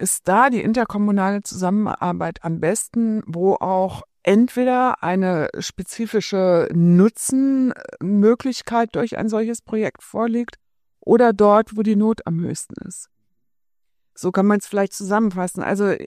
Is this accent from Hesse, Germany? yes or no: yes; Darmstadt, Hesse, Germany; wenn ich jetzt mal meine Heimatstadt Darmstadt mir anschaue